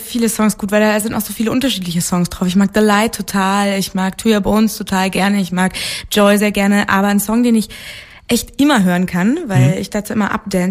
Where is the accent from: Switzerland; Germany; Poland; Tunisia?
Germany; Kleinmachnow, Brandenburg; Ja, ich bin in Kleinmachnow zum Beispiel zur Schule gegangen und meine Mutter wohnt auch immer noch in Teltow.